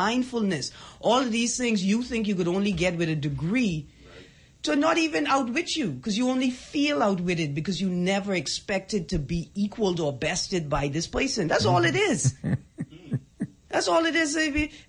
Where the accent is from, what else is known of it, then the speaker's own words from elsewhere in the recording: Nassau, New Providence, Bahamas; I'm from Nassau. And I'm from the suburbs in Nassau. And I'm born at PMH. So that means I'm just a bougie Nassau person, right?